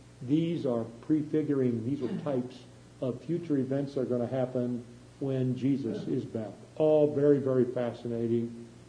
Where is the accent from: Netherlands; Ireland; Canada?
Ireland; since I'm Irish and I have a temper